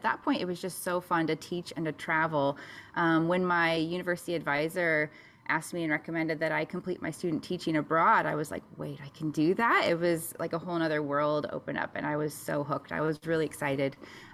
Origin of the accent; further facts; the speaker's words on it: Iowa, United States; Yeah, so I grew up in Iowa, in small town Iowa